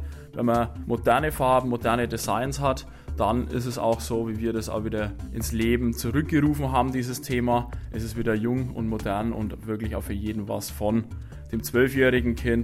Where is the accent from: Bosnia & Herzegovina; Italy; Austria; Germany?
Germany; Helmbrechts, Bavaria; Ich bin aus Helmbrechts. Wir sind in den Hof zur Schule gegangen, haben hier unsere Familien, haben hier unsere Freunde.